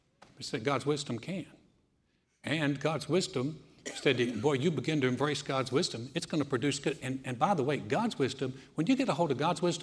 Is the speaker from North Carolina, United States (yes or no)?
yes; North Carolina, United States; It was a church in my hometown in North Carolina.